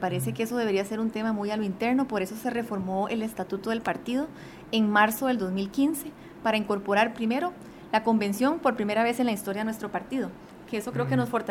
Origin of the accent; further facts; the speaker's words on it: Moravia, San José, Costa Rica; Sí, yo soy de Moravia, San José